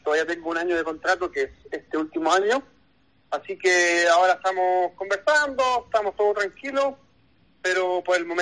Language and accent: Spanish; Chile; o yo que vengo de Chile